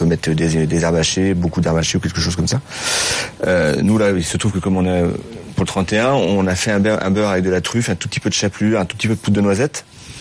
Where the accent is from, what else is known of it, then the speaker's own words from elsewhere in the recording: Centre-Val de Loire, France; c'est ça le terroir, mais c'est moi je suis de Touraine